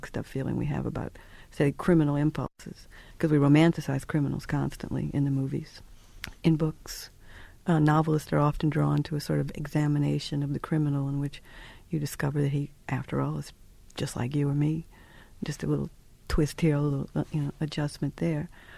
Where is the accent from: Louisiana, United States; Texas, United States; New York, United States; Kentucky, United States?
Louisiana, United States; New Orleans; I've had lots of contact with rats in my life because I grew up in New Orleans.